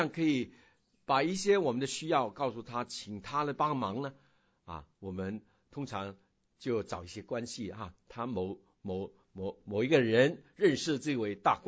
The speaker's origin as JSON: {"language": "Chinese", "country": "China", "said": "我们中国人呢很喜欢讲的是关系啊，我们很重视关系"}